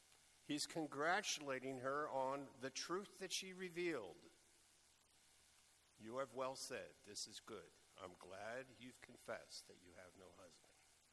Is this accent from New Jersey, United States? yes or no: no; Pennsylvania, United States; I grew up in Pennsylvania, and in Pennsylvania, if you lived together for 5 years, you could have what's called a common law marriage.